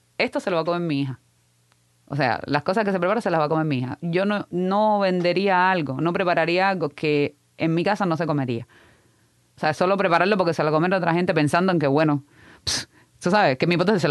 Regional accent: Pinar del Río, Cuba; Yo soy originalmente de Pinar del Río del campo a campo.

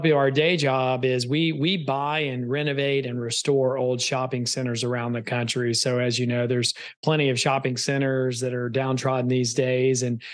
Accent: Memphis, Tennessee, United States; I grew up in Memphis, Tennessee. I grew up on the wrong side of Memphis, which is why I have such a large heart for the inner city.

